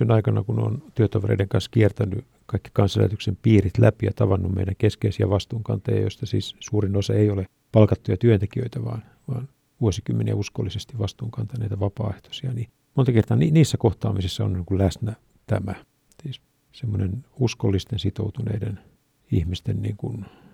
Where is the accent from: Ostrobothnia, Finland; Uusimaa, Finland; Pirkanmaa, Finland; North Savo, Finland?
Ostrobothnia, Finland; Vaasa; kun käyn vaikkapa kotikaupungissani Vaasassa muutaman kerran vuodessa